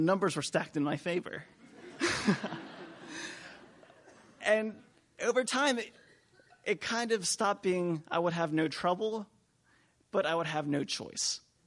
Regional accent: Maryland, United States; I grew up in Harford County. My high school was sandwiched between miles of pasture land and miles of nature preserve.

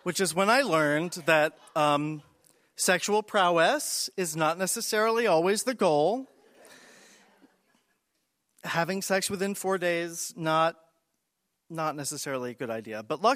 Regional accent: East Coast, United States; I was from the East Coast and, like, bougie, and my family was liberal.

